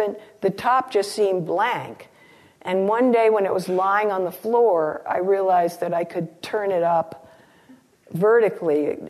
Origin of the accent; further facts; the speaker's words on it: New England, United States; I grew up in New England in a family that didn't go to Florida.